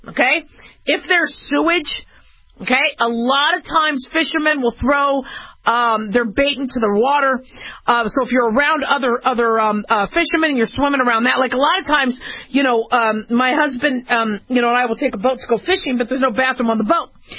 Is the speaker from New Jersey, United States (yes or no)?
no; California, United States; born there; I was born in California